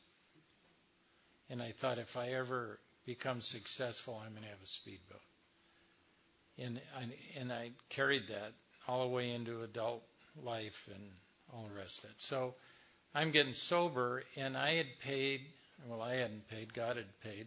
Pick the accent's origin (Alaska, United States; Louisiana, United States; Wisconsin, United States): Wisconsin, United States; I grew up in Wisconsin, as I mentioned.